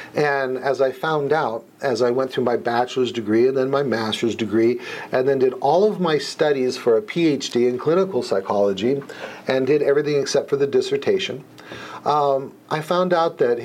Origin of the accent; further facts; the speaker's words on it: Los Angeles, California, United States; And I grew up in Los Angeles and was a product of the Los Angeles City school system. And the truth is, it wasn't that great.